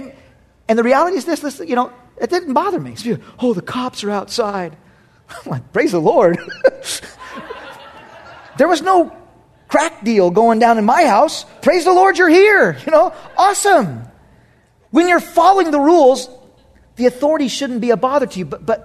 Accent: Long Beach, California, United States; I grew up in Long Beach, California. That's where I was born. The LBC, home

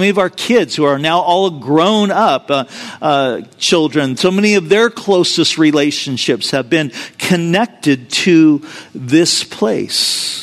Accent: California, United States; now in Vista, United States; When I was growing up in Orange County and when I was in college and thinking about my future, I wasn't thinking about, man, I want to go live and work in Vista, California.

